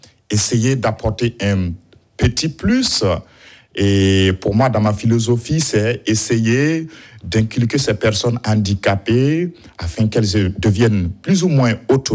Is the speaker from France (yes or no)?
no; Burkina Faso; first language Mooré; French is a second language; c'est formé de 2 mots, et de la langue mouré, d'où c'est ma langue maternelle